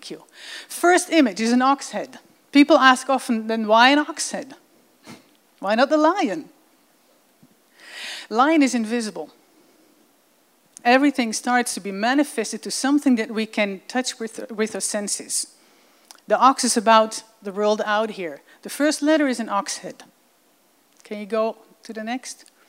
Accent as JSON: {"language": "English", "country": "Netherlands", "tie": "born or raised there", "moved": "as an adult", "lives_now": "Israel", "said": "I'm from Holland. I grew up in Holland. I moved to Israel when I was 23 years old, and I learned Hebrew."}